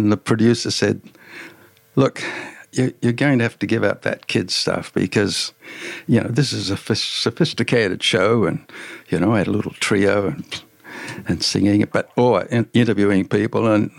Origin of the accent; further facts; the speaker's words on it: Tamworth, New South Wales, Australia; moved away; I grew up in Tamworth, but it's Tamworth 20 times bigger now. When I was a kid, it's still dirt roads.